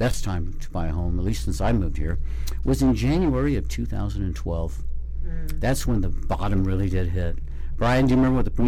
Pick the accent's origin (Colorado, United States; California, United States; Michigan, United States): Colorado, United States; now in Fernley, United States; It's like the small farm community that I grew up in Colorado.